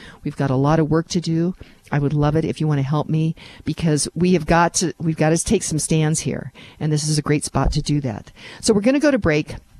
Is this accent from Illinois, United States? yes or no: no; Lone Tree, Colorado, United States; this first 55% sales tax increase in my hometown of Lone Tree, Colorado.